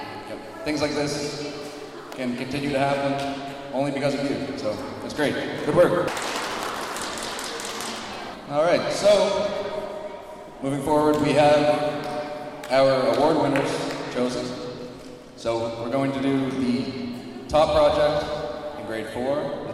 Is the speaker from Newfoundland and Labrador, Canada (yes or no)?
yes; Stephenville, Newfoundland and Labrador, Canada; I'm from the island. I'm from Stephenville on the west coast of Newfoundland. … I'm the high school science teacher here at the school.